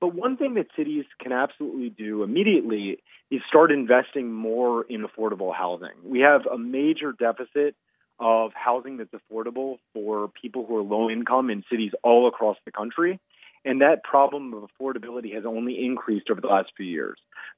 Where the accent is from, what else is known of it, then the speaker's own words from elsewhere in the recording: Durham, North Carolina, United States; So North Carolina, which is where I'm from, actually, I'm from Durham